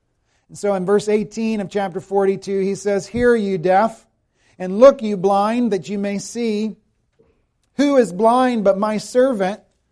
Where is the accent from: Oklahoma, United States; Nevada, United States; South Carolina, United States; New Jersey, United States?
South Carolina, United States; The state where I grew up in South Carolina went to the polls yesterday in the Republican primary.